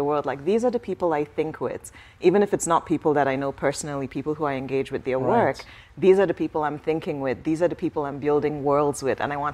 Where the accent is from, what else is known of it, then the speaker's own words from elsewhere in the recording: Nigeria; So I started reading romance novels when I was a kid, growing up in Nigeria.